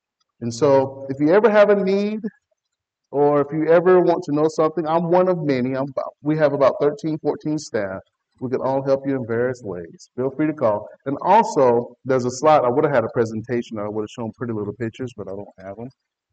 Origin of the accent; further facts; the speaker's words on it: the South, United States; I'm from the South. I'm a country boy from the South.